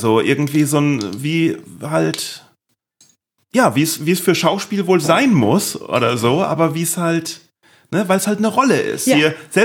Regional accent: Neustadt an der Weinstraße, Rhineland-Palatinate, Germany; Ich kann Pfälzer, ich bin ja Pfälzer, das ist ja so ein bisschen ähnlich. Das ist so pfälzisch, hessisch.

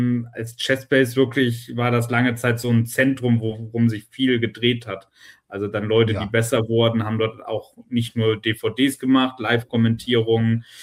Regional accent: Hamburg, Germany; Genau das für uns als Hamburger

